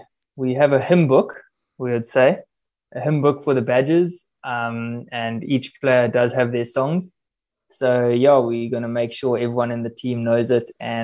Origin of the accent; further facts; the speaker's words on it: Durban, KwaZulu-Natal, South Africa; And also for me, going back home to Durban, my hometown, so I can also visit the folks while I'm there.